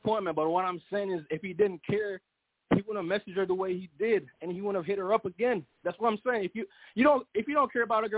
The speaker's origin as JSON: {"language": "English", "country": "Jamaica", "said": "I'm Jamaican, man. Wagwan."}